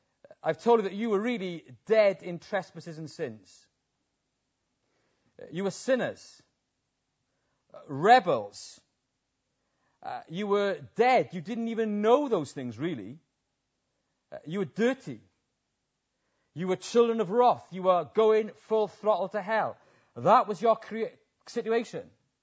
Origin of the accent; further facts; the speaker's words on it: Wales, United Kingdom; And I feel very pleased you've welcomed me as a Welshman.